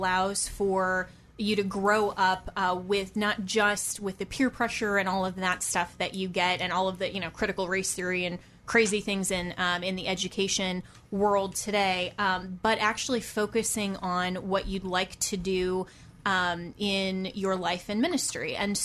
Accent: Colorado, United States; I am an attorney from Colorado

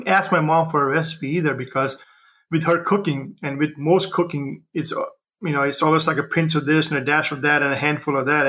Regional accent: India; I mean, I come from India

